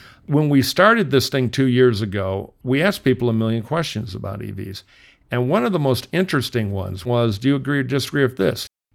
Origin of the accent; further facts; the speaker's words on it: Detroit, Michigan, United States; now in California, United States; I'm from Detroit. I grew up around the car business.